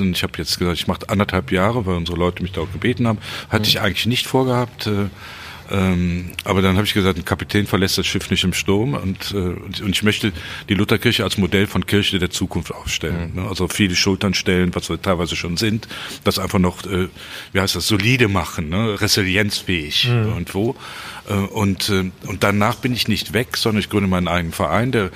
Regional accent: Bonn, North Rhine-Westphalia, Germany; Ich bin gebürtiger ich Bonner, auch, ja.

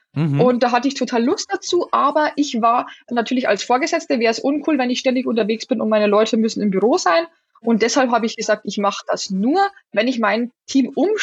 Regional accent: Bavaria, Germany; moved away as an adult; now in Berlin, Germany; vor 7 Jahren bin ich ganz frisch nach Berlin gezogen. Und wie du hören kannst, ich komme nicht ursprünglich aus Berlin, ja, sondern bin aus der Nähe von Passau, aus Bayern. Und meine Familie lebt dort.

